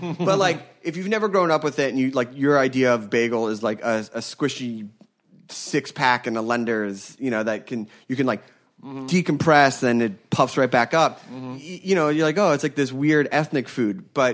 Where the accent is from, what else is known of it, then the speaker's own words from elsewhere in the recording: Philadelphia, Pennsylvania, United States; I grew up in a bagel family. So I grew up in Philadelphia. Philadelphia has great bagels, and then we would go to Montreal, where my dad's from and my grandparents lived